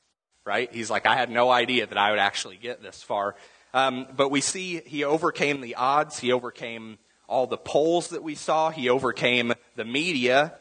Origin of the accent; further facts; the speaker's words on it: United States; As an American, I'm very curious to see what exactly this guy does.